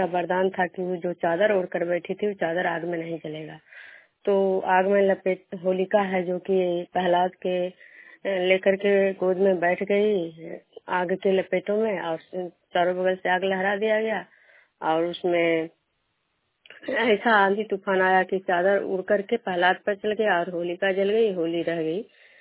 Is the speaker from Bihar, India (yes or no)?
yes; Khanda, Bihar, India; मैं बिष्णुपुर ग्राम खंडा पंचायत नालंदा जिला नवनसा प्रखंड के निवासी हूँ।